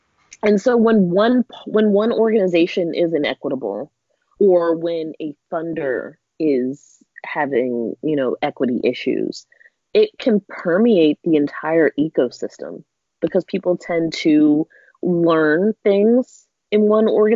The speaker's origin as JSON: {"language": "English", "town": "Pittsburgh", "region": "Pennsylvania", "country": "United States", "tie": "born or raised there", "also_born_or_lived": "Philadelphia / Columbus / London", "said": "I grew up in Pittsburgh, lived in Philly, Columbus, lived in the UK London for a little bit."}